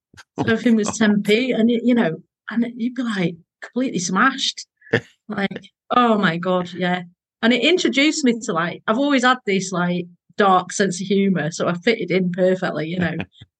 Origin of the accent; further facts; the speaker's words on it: Bolton, North West England, United Kingdom; So I was born in Bolton. It was Townleys back then. My parents lived in Little Lever. We left there when I was three, I think.